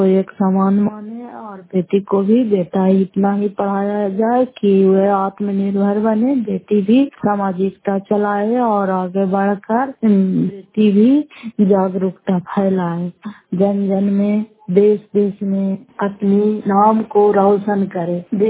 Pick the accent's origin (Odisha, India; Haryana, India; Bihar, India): Bihar, India; Fatehpur; घर फतेहपुर पंचायत मकरौता प्रखंड करारपासवा जिला नालंदा के निवासी हूँ।